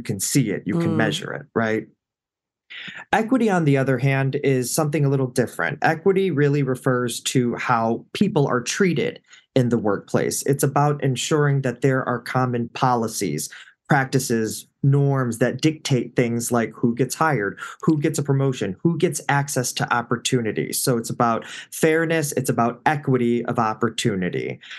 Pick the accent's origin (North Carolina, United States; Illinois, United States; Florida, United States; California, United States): Illinois, United States; Chicago; And, you know, we grew up in Chicago, moved out to the north suburbs of Chicago. So, you know, growing up, I went to predominantly white schools.